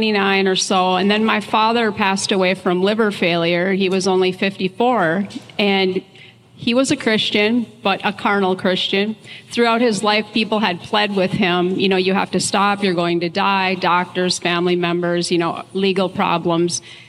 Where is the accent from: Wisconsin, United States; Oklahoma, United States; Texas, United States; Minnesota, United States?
Minnesota, United States; Duluth; I'm from Minnesota, and I lived up in Duluth then, which is my hometown.